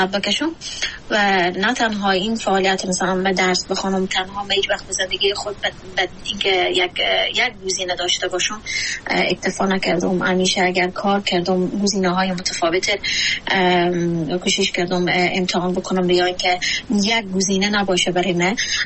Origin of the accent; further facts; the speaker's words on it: Afghanistan; ما همه ما افغانستانی ها در شرایطی بزرگ شدیم که فقر اقتصادی داریم